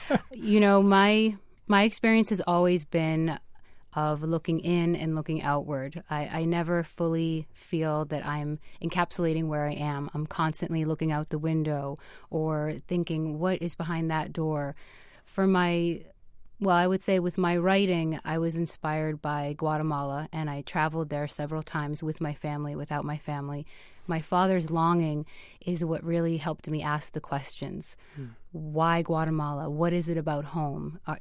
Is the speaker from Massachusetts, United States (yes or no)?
yes; Jamaica Plain, Massachusetts, United States; born there; I was born